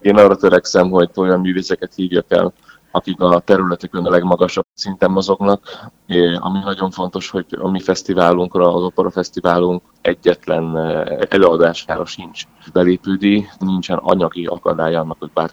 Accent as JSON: {"language": "Hungarian", "town": "Perkupa", "region": "Borsod-Abaúj-Zemplén", "country": "Hungary", "tie": "born or raised there", "lives_now": "Budapest, Hungary", "said": "amiket én is kaptam otthon Perkupán. Nekem nagyon nagy öröm, hogy a két fiammal és a kis feleségemmel hazalátogathatunk Budapestről Perkupára."}